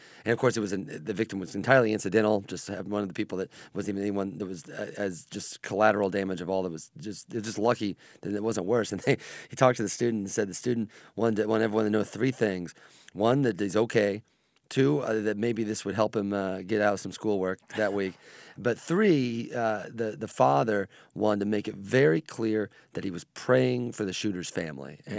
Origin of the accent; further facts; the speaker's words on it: Mattoon, Illinois, United States; I can't even name any of them other than Mattoon, because that's the one that literally happened in my hometown.